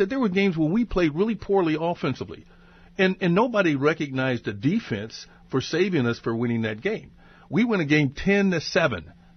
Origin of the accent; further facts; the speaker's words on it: Portsmouth, Ohio, United States; especially in Toledo and my hometown, Portsmouth